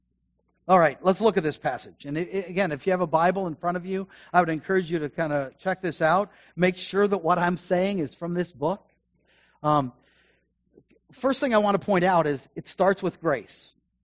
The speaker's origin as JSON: {"language": "English", "country": "United States", "said": "because I'm an American. That's pretty long."}